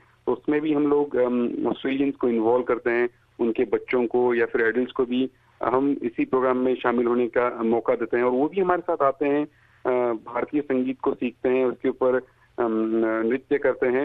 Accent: Pune, Maharashtra, India; वैसे तो back home India मैं पूना से हूँ

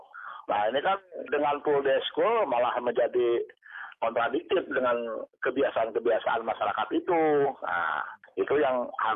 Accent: Lampung, Indonesia; Misalnya di daerah saya di Lampung begitu kan ya.

